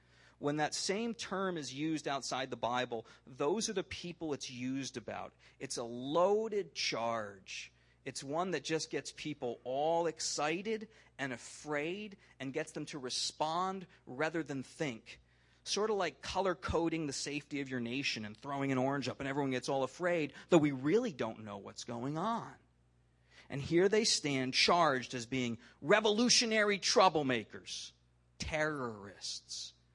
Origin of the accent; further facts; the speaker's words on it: United States; I'm an American.